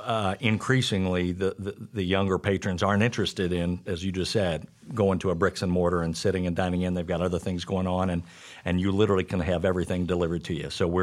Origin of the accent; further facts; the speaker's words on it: Cincinnati, Ohio, United States; But I had friends that I grew up with here in Cincinnati